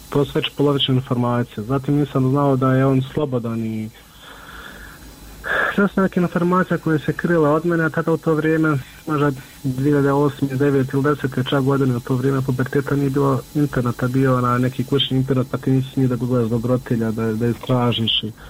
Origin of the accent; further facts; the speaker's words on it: Miljevina, Republika Srpska, Bosnia & Herzegovina; mi smo svi gore iz Miljevine